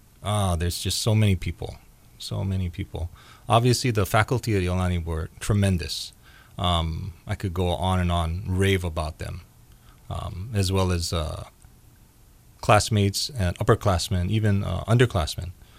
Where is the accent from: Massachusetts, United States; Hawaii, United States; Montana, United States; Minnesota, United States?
Hawaii, United States; Honolulu; I grew up here in Honolulu, specifically the neighborhood of Pearl City.